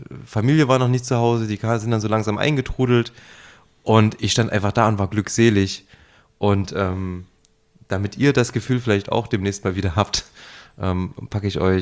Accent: Jena, Thuringia, Germany; ich komme ja ursprünglich aus Jena

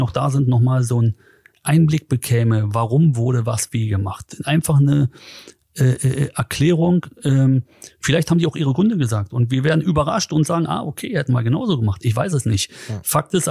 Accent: Berlin, Germany; ich bin auch Hertha-Mitglied, ich komme aus Neukölln

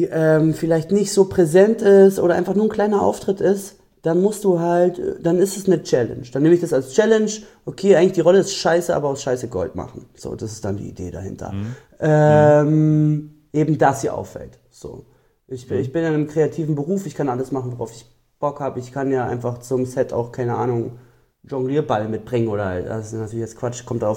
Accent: Berlin, Germany; born or raised there

